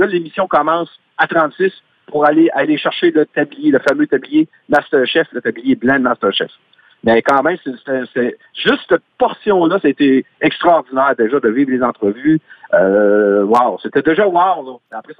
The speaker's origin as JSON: {"language": "French", "town": "Sainte-Angèle-de-Laval", "region": "Quebec", "country": "Canada", "tie": "born or raised there", "said": "Surtout, Saint-Angèle de Laval, c'est un super de beau village. Sur le bord du fleuve Saint-Laurent"}